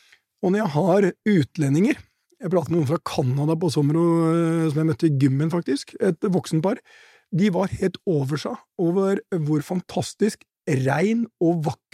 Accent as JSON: {"language": "Norwegian", "town": "Porsgrunn", "region": "Telemark", "country": "Norway", "lives_now": "Oslo, Norway", "said": "Når jeg kom fra Porsgrunn og første gang flyttet til Oslo, så gikk tungtransporten forbi rådhuset."}